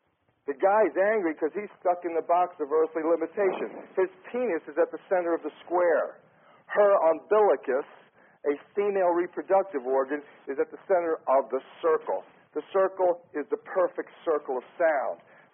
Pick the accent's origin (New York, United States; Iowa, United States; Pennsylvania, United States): Pennsylvania, United States; Philadelphia; born there; I was born in Philadelphia.